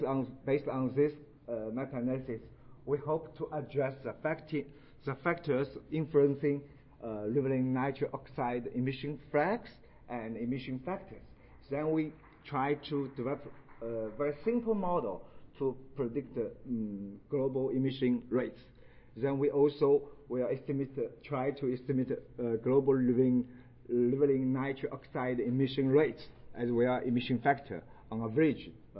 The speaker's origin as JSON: {"language": "English", "country": "China", "second_language": "English", "said": "I'm from China. As you know, English is not my native language."}